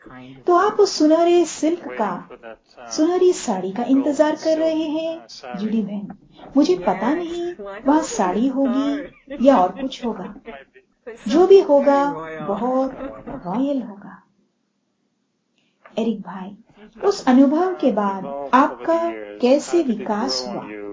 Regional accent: Montreal, Quebec, Canada; क्योंकि हम दोनों ही एक ही देश से हैं। आप कैलगरी से हैं, मैं मॉन्ट्रियल से हूँ।

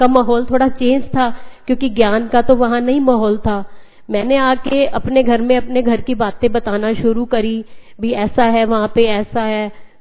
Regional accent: Fatehabad, Haryana, India; also born or lived in Sirsa; मैं फतेहाबाद से बिलोंग करती हूँ, फतेहाबाद की बेटी हूँ।

